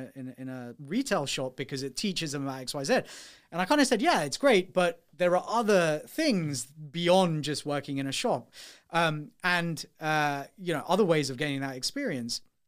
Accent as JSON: {"language": "English", "country": "United Kingdom", "said": "Obviously, I'm a British Asian, I'm an East African Asian. You know, family's been here, you know, all of my life."}